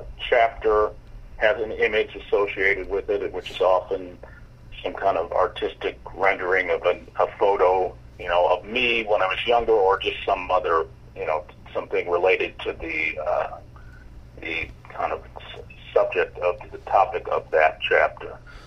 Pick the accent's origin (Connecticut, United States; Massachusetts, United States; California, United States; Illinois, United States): Illinois, United States; Chicago; one of the kind of main themes, I would say, of the story is how those events and growing up in Chicago in general, how it shaped my musical thinking.